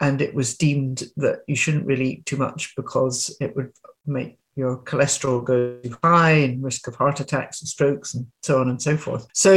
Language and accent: English; Glasgow, Scotland, United Kingdom; Well, I come from Glasgow originally, was brought up there.